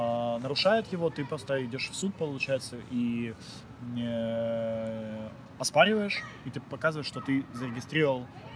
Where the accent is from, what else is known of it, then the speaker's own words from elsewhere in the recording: Kyiv, Ukraine; я был из Киева